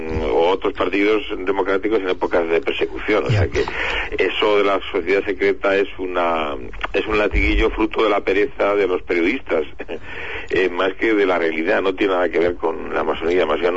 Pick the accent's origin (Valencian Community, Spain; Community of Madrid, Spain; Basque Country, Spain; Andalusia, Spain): Basque Country, Spain; Bilbao; Soy de Bilbao y como la gente de Bilbao somos así